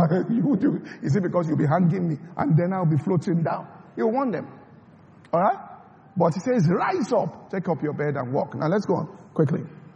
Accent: Nigeria; I looked, a good number of us were Nigerians. We came from Nigeria.

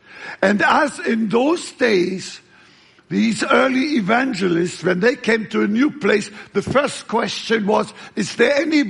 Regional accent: eastern Germany, Germany; English is a second language; now in United States; We lived outside, out there in in the eastern part of Germany. That is where I come from originally. I'm now an American.

